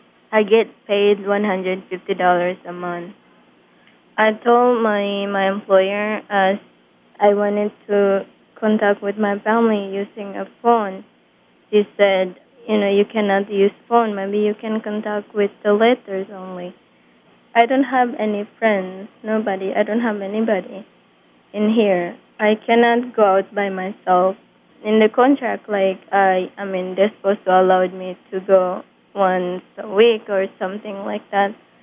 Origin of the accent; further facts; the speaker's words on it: Indonesia; English is a second language; I came from Indonesia. … I went to employment agency like to export domestic worker to work outside of country.